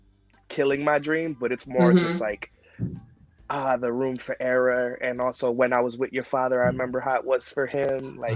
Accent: Brooklyn, New York, United States; I am from Brooklyn, New York.

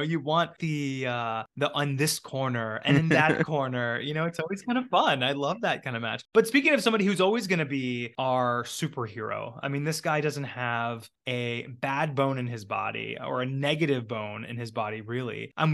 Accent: Florida, United States; I'm from Florida. We play on green clay, but the red clay.

